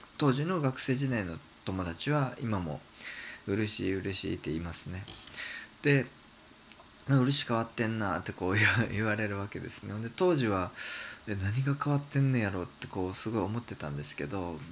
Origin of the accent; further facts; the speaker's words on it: Kansai, Japan; 関西人なんで